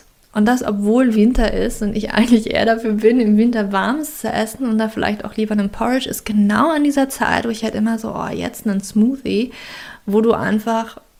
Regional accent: Germany; ich komme aus Deutschland

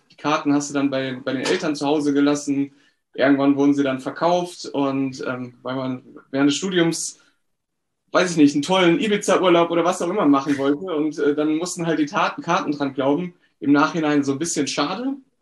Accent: Düsseldorf, North Rhine-Westphalia, Germany; Ich bin aus Düsseldorf. Also ich bin in Düsseldorf in meinem Homeoffice.

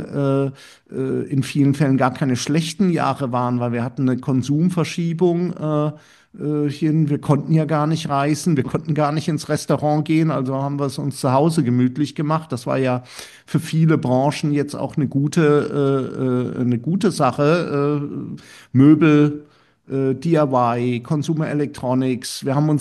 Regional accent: Karlsruhe, Baden-Württemberg, Germany; ich bin in der Nähe von Karlsruhe groß geworden

